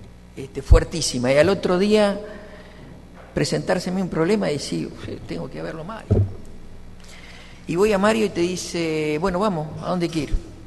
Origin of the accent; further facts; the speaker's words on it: Basque Country, Spain; él dice que soy un vasco cabrón, y es cierto.